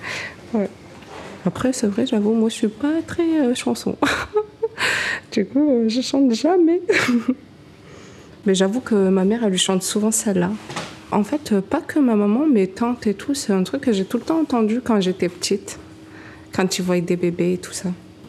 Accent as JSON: {"language": "French", "town": "Pierrelatte", "region": "Auvergne-Rhône-Alpes", "country": "France", "tie": "born or raised there", "also_born_or_lived": "Morocco", "said": "moi, j'ai grandi à Pierrelatte. Dès que je suis arrivée du Maroc, ben, je suis venue directement dans le 26, dans la Drôme. Et moi, franchement, j'ai une belle enfance ici."}